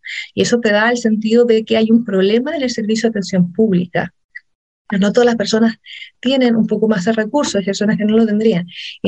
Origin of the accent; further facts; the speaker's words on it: Ñuble, Chile; yo soy de Ñuble, tú estás desde Biobío